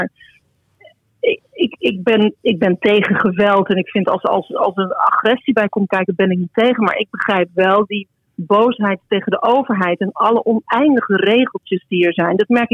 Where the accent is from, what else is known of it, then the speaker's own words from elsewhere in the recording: Friesland, Netherlands; ik kom natuurlijk uit Friesland. Maar ik ben wel uiteindelijk... ik ben natuurlijk uiteindelijk wel naar de Randstad verhuisd, maar ook weer met hangende pootjes teruggekomen.